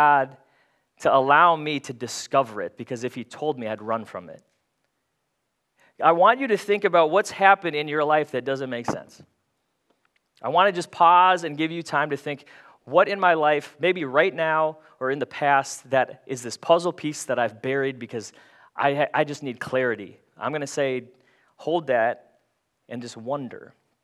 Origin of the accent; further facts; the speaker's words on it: Philippines; I was looking for a community to take me in as a Filipino kid with a Spanish name.